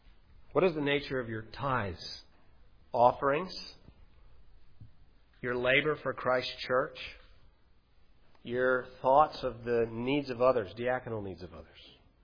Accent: Canada; I'm a Canadian

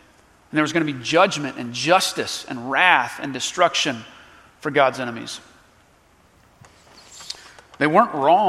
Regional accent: Nashville, Tennessee, United States; I grew up in Nashville

